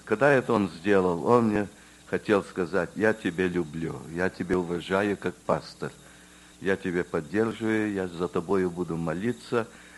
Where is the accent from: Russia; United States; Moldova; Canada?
Canada; Потому что я вырос в Канаде.